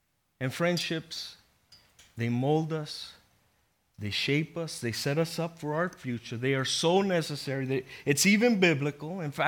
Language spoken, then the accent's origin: English; Texas, United States; now in New York, United States; And I used to be a Texan. And now I'm a New Yorker.